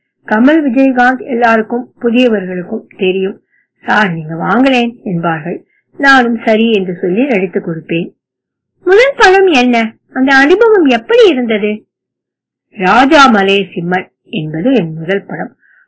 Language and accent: Tamil; Madurai, Tamil Nadu, India; நான் மதுரையைச் சேர்ந்தவன். சின்ன வயதிலிருந்தே இஷ்ட தெய்வம் மீனாட்சி தான்.